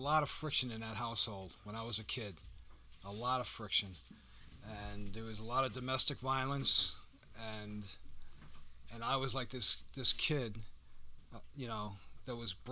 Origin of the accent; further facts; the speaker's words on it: Leeds, New York, United States; also born or lived in Catskill; I was born in August 7th, 1955 in Catskill, New York, in the old hospital when it was open back then. And I was raised in Leeds, New York.